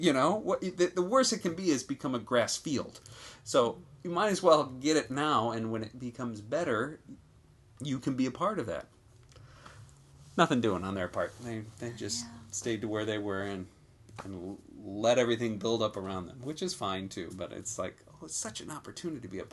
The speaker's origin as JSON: {"language": "English", "town": "Detroit", "region": "Michigan", "country": "United States", "tie": "born or raised there", "said": "I grew up in Detroit"}